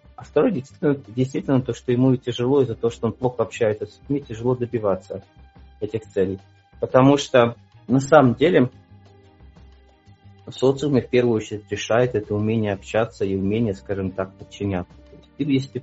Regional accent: Belarus; И белорусский язык я не любил, хотя я белорус, и мне не нравился.

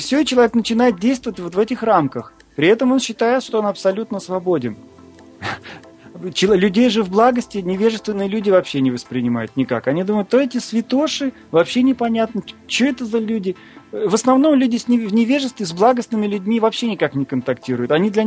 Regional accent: Astrakhan, Astrakhan Oblast, Russia; born there; moved away; Я, например, когда из Астрахани приехал, я родился в Астрахани, южный город, много солнца, люди очень эмоциональные и достаточно открытые.

